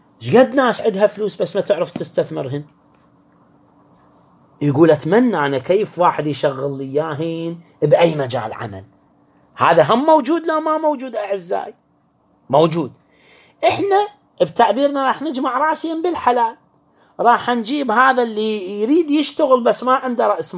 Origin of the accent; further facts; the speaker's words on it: Iraq; عندنا في العراق